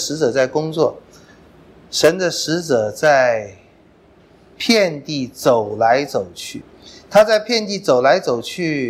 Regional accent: China; 我们中国人喜欢讲天道有常啊。

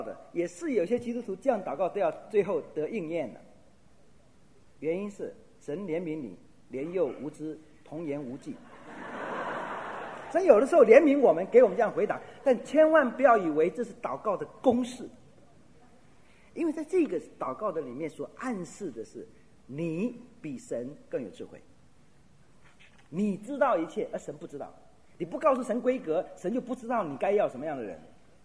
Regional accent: China; now in United States; 我们中国人是这样的

